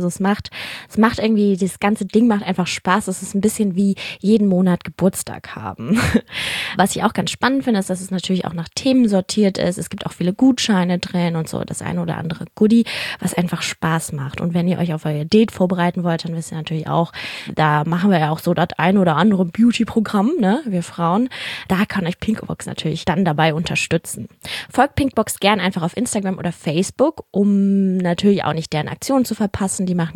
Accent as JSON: {"language": "German", "region": "Berlin", "country": "Germany", "said": "weil ich bin ja auch Berlinerin und für mich, ich habe auch die letzten 4 Jahre jetzt nicht mehr in Berlin gelebt und bin jetzt auch schon wieder länger hier"}